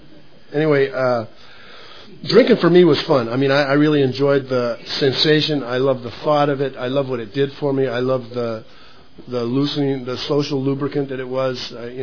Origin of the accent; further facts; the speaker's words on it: San Diego, California, United States; I grew up in San Diego, Southern California from here. And, they drank, too. They had a lot of alcohol down there. And I grew up 20 minutes from the border